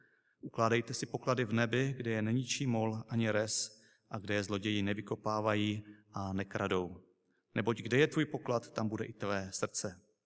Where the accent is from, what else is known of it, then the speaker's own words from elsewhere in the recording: Vsetín, Zlín Region, Czechia; Pocházím ještě ze Vsetína, z Majáku, ze zboru.